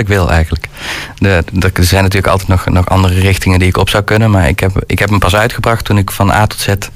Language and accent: Dutch; North Brabant, Netherlands; now in Nijmegen, Netherlands; Nou, ik kom oorspronkelijk uit Brabant, maar ik woon tegenwoordig in Nijmegen.